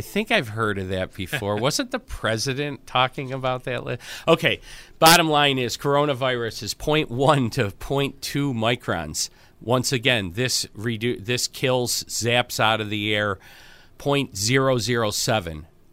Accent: Buffalo, New York, United States; I'm from Buffalo, so show me.

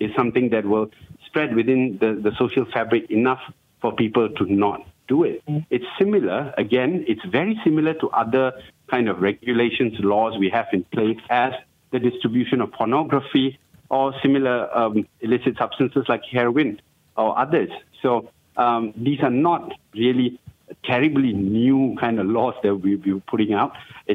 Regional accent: Malaysia; But definitely, as a Malaysian, I would expect us to have absolutely no kind of discriminatory practices onto those living in the same country

